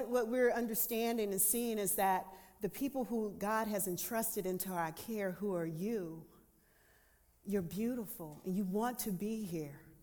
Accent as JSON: {"language": "English", "region": "the South", "country": "United States", "said": "thank you, I'm from the South, I do like amen corners."}